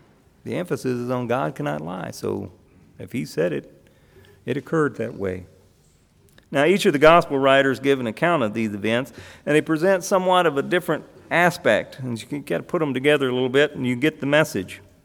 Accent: Arkansas, United States; a friend who I grew up with back in Arkansas

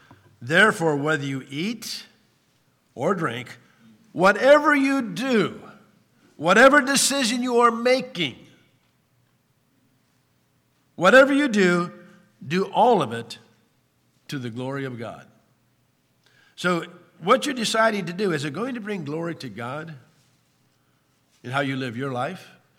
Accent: Ireland; Being an Irishman, you know

